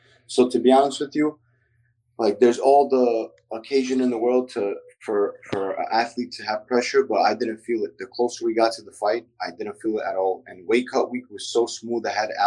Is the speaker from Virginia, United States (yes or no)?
no; Brooklyn, New York, United States; English is a second language; Yes, I grew up in Brooklyn.